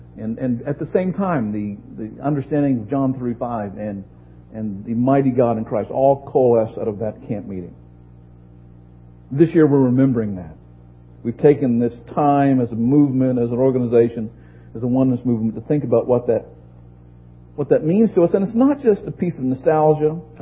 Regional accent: Canada; I'm a Canadian evangelist

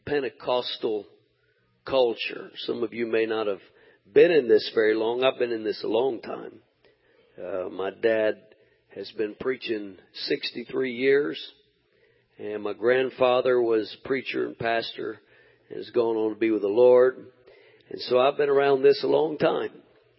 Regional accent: Mississippi, United States; I didn't have a credit card, and I was from Mississippi, so.

